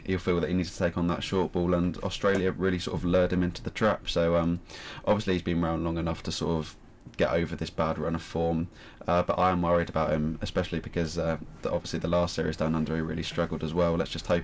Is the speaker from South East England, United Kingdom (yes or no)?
yes; Banbury, South East England, United Kingdom; I mean, I'm from Banbury